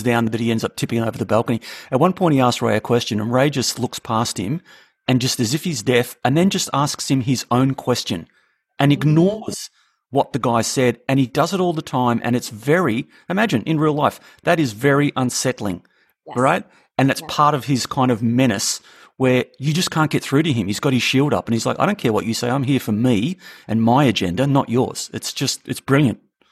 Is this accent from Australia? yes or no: yes; Australia; as two Americans, and of course I'm an Aussie